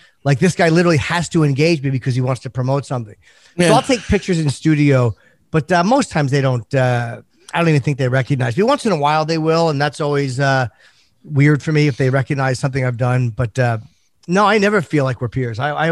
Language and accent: English; East Coast, United States; I'm from the East Coast.